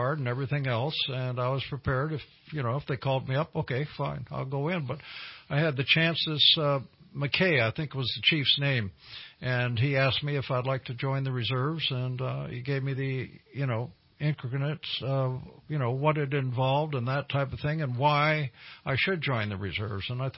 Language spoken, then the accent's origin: English; Mare Island, California, United States; born there; I was born in Mare Island Naval Shipyard.